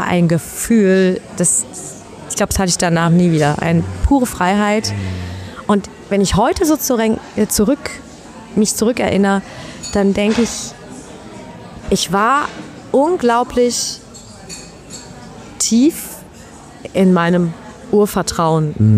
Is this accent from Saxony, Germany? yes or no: no; Gelsenkirchen, North Rhine-Westphalia, Germany; born there; Ich bin da wirklich gebürtiges Schalker Mädchen.